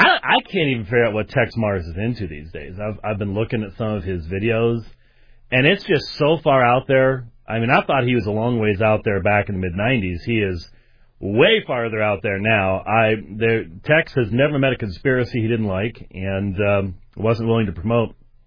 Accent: Scotland, United Kingdom; I'm Scottish.

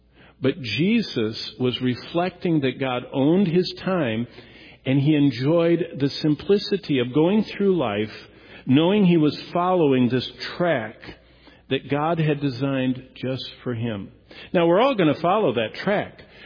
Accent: Lansing, Michigan, United States; I grew up in Lansing, but my ancestral home where my ancestors are from is an 1820 log cabin in around St. John's.

